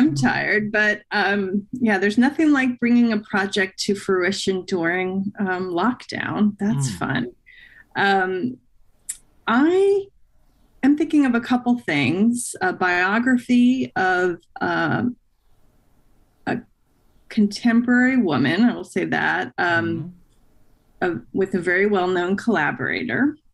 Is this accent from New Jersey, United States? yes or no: yes; New Jersey, United States; Yeah, well, I grew up in New Jersey, right, where one of the first Westerns was made, so.